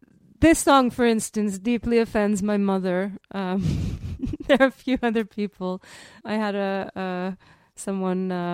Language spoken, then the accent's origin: English; Jerusalem, Jerusalem District, Israel; I grew up in Jerusalem. My family was quite religious, Jewish, religious, up to a point when I was about 10.